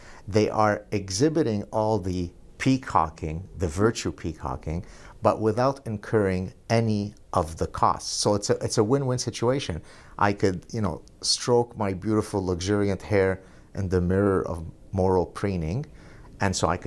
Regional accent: Lebanon; I was born and raised in Lebanon.

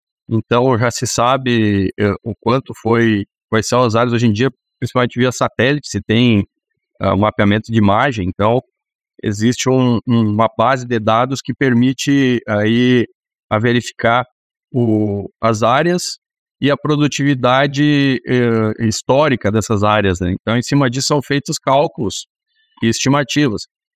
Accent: Faxinal do Soturno, Rio Grande do Sul, Brazil; now in Panambi, Brazil; Eu não sou natural aqui de Panambi, sou de uma cidade próxima aqui, que se chama Faxinal do Soturno. Vim para cá, na época, para trabalhar em uma outra empresa e acabei ficando, né?

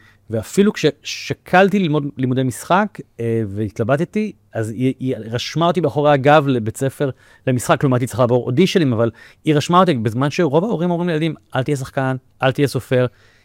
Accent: Bat Yam, Tel Aviv District, Israel; וגדלתי בבת ים, כן, בן יחיד, לאמא חד-הורית

